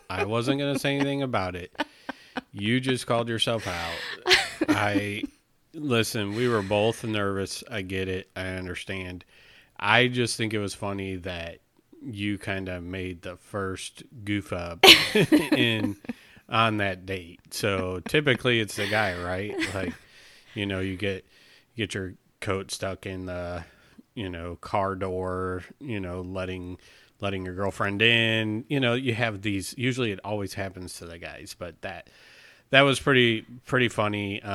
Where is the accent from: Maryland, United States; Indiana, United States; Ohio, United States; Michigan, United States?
Indiana, United States; Indiana will always be home to me, especially Northwest Indiana.